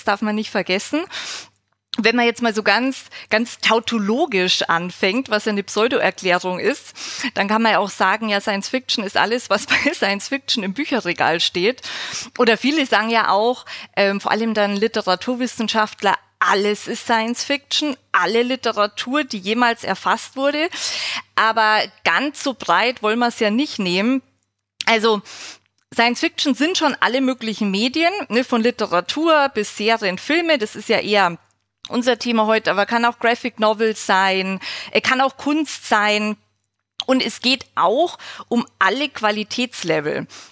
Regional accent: Munich, Bavaria, Germany; now in Berlin, Germany; ich komme aus Bayern, das glaube ich, hört man auch, aus München, wohlgemerkt, das ist ja auch sehr wichtig für die Bayern. Aber ich bin wohnhaft in Berlin und das auch schon fast 10 Jahre.

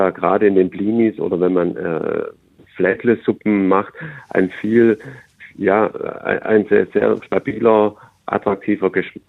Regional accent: Southern Germany, Germany; Bei uns in Süddeutschland auf guten Böden

